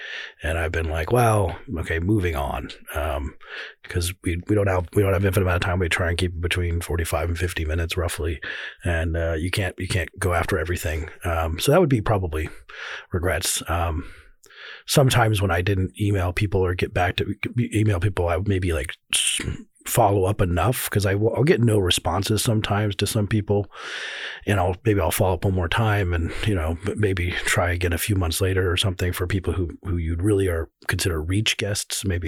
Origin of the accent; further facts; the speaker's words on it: Colorado, United States; I'm from Colorado and never really moved.